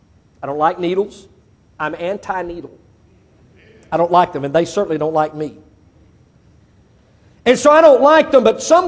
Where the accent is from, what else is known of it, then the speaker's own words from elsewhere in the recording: Mississippi, United States; moved away as an adult; Because I was born and raised in Mississippi, never had any allergies, lived out here for 20 years